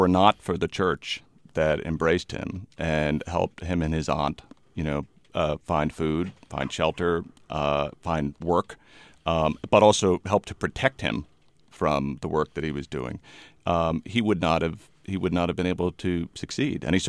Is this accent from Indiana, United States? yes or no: no; Fall River, Massachusetts, United States; tonight I'm going up to my hometown diocese, as it were, the Diocese of Fall River, to talk about Catholic education.